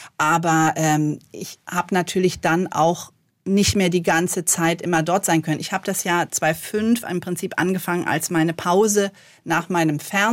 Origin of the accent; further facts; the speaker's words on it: Berlin, Germany; ich bin da aufgewachsen. Ich bin Berlinerin, wobei ich sagen muss, wenn ich in Berlin bin, werde ich ganz oft gefragt, wo kommst du denn her?